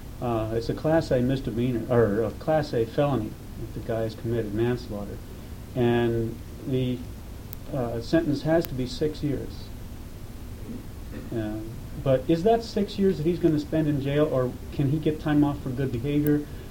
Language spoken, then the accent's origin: English; Kotzebue, Alaska, United States; As I mentioned, I'm from Kotzebue.